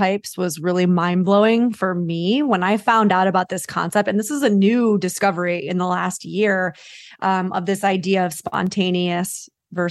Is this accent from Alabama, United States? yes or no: no; New York, United States; I want to start by saying I'm a New Yorker. So I'm very blunt and direct.